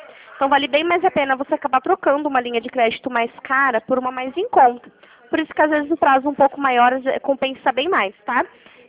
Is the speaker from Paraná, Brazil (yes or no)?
yes; Curitiba, Paraná, Brazil; Não, eu sou de Curitiba.